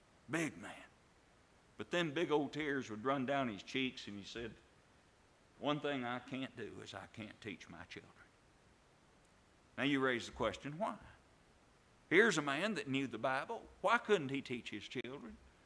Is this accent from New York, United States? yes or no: no; Kentucky, United States; When I was just growing up in Kentucky, my brother and I were preaching down at Fountain Run, Kentucky.